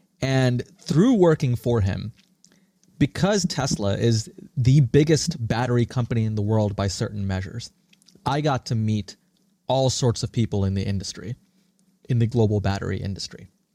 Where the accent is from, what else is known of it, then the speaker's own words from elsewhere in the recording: Singapore; also born or lived in India; now in United States; I was born in India. I grew up in Singapore. And I came to the U.S. 20 years ago